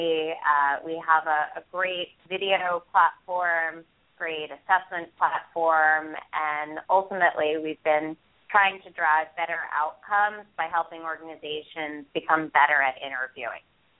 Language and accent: English; East Coast, United States; But I must admit, I'm from the East Coast, so I'm much more